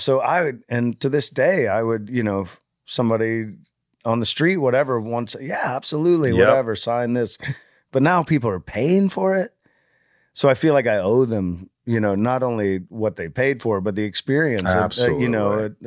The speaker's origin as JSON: {"language": "English", "region": "Virginia", "country": "United States", "said": "He's from Virginia. I'm from Virginia."}